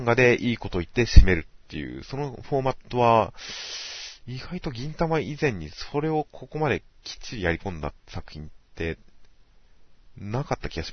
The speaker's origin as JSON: {"language": "Japanese", "region": "Kanto", "country": "Japan", "said": "関東県民、関東人としては"}